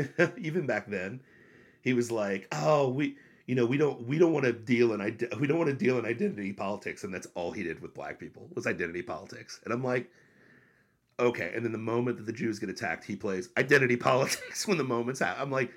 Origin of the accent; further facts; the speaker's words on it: Ohio, United States; I'm a jackass from Ohio